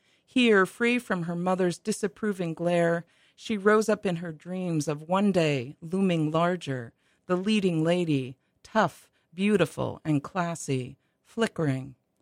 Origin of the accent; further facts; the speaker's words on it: New Jersey, United States; I grew up in New Jersey, and we went into New York quite often to see my grandparents.